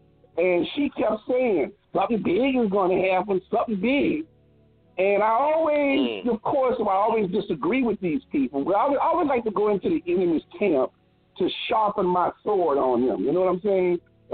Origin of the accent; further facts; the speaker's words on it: United States; the big threat we all as American citizens been told was going to come from the outside